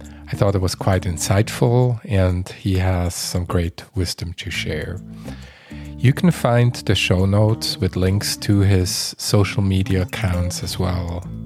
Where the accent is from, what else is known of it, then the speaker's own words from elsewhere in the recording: Switzerland; English is a second language; now in Minnesota, United States; That I came here from Switzerland?